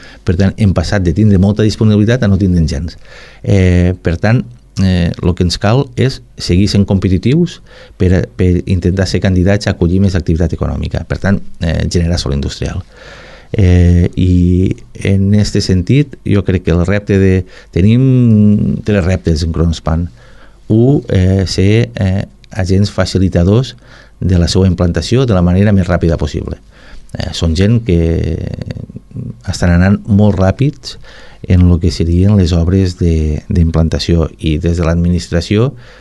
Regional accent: Catalonia, Spain; som les Terres de l'Ebre

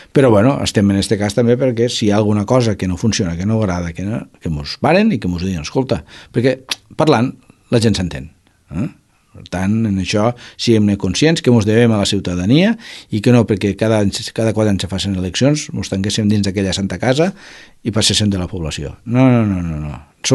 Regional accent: Roquetes, Catalonia, Spain; estem oberts perquè som ciutadans de Roquetes

